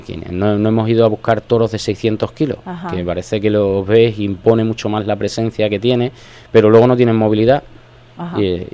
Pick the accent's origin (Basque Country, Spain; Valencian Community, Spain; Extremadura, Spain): Extremadura, Spain; Valdencín; como me siento que soy al final vecino de Torrejoncillo y Valdencín, ¿no?, me crié allí en Valdencín